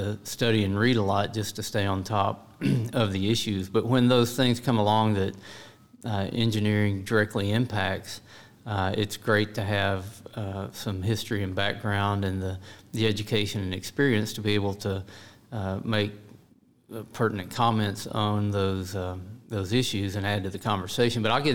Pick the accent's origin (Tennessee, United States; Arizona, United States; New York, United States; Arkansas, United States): Arkansas, United States; Hot Springs; But I grew up in Arkansas, in Hot Springs, Arkansas, where I still live today.